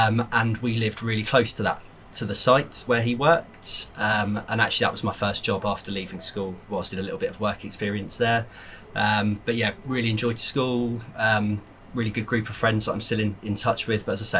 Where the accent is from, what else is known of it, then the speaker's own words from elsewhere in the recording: South East England, United Kingdom; born there; I was born in Surrey, but to 2 very proudly Scottish parents.